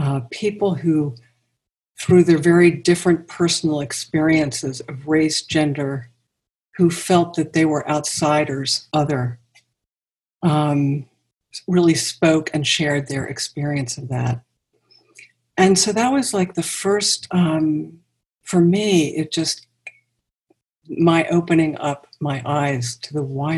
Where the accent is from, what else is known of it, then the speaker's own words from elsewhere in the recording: Baltimore, Maryland, United States; So I grew up in Baltimore, Maryland. I was raised in the 50s and 60s.